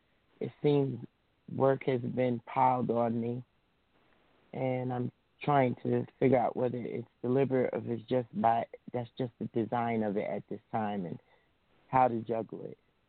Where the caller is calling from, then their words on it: New Jersey, United States; I'm calling from New Jersey.